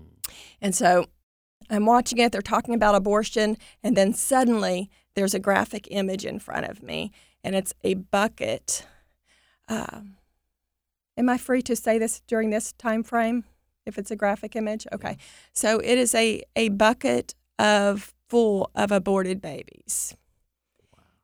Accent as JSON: {"language": "English", "region": "Louisiana", "country": "United States", "said": "We're both from Louisiana, so we both have experienced things with hurricanes."}